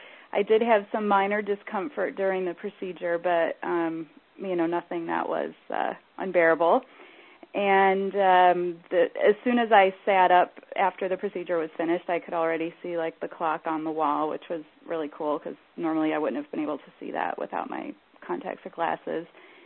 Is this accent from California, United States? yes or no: yes; Burbank, California, United States; I'm from Burbank, California